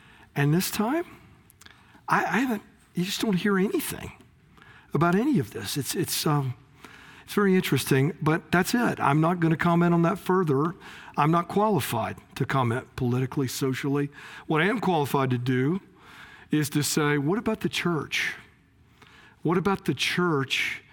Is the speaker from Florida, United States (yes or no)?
yes; Lakeland, Florida, United States; Everything in my hometown, my little Lakeland, Florida, had this massive, you know, celebration at the baseball stadium there in the city